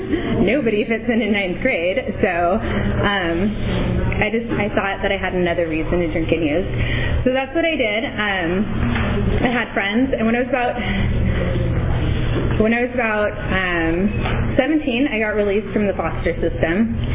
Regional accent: Huntington Beach, California, United States; I'm originally from Huntington Beach, so 714 represent.

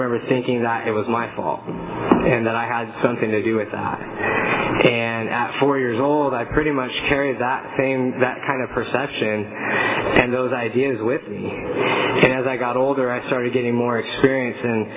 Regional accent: Fresno, California, United States; As I said, I grew up in Fresno, and, you know, growing up there

